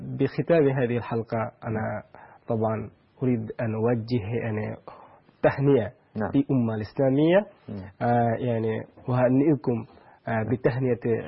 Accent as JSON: {"language": "Arabic", "country": "Bangladesh", "said": "نحن مع أمة الإسلامية عندنا في بنغلاديش"}